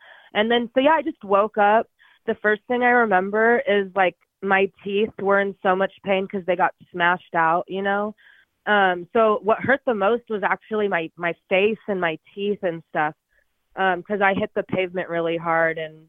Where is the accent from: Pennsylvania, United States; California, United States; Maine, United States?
California, United States; Sacramento; now in Phoenix, United States; Yeah, I moved here about 15 years ago. I'm from the Sacramento area. But now I'm down here in Phoenix.